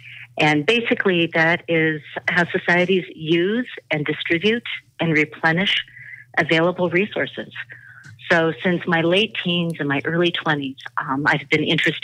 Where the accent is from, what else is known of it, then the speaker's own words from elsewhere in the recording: California, United States; also born or lived in Michigan; now in Hamilton, United States; Well, I was born in Michigan, but my first memories come from my upbringing in California, where I pretty much was always outside.